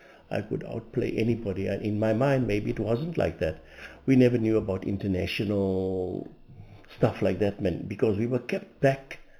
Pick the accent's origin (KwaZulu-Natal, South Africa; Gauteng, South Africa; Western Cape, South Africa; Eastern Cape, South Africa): Eastern Cape, South Africa; East London; I was born in East London, a little town, city, whatever you want to call it, in the Eastern Cape. And that's where I schooled.